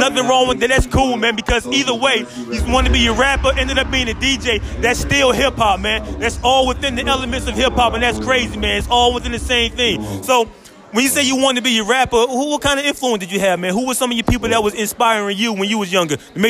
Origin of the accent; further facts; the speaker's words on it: Buffalo, New York, United States; I've been living in North Carolina for the past 20 years, man. I'm from Buffalo.